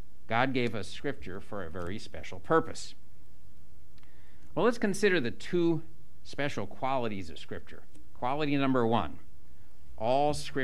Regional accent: United States; now in Hong Kong; I'm an American. I have a beautiful Korean wife.

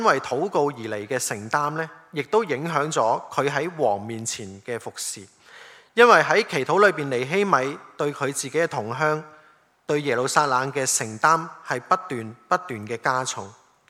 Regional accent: Hong Kong; 他们知道我们从香港来的时候，他们都问香港的情况怎样啊

